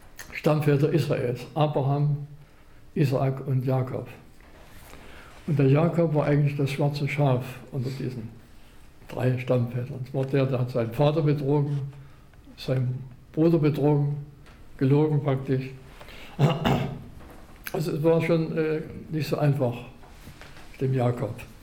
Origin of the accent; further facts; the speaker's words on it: Chemnitz, Saxony, Germany; ganz spät abend kam eine Taxe aus meiner Heimatstadt Chemnitz